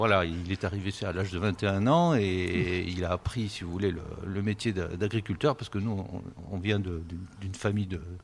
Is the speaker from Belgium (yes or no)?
no; Algeria; now in France; nous venons de l'autre côté de la Méditerranée, hein, donc nous sommes des pieds noirs, on vient d'Algérie.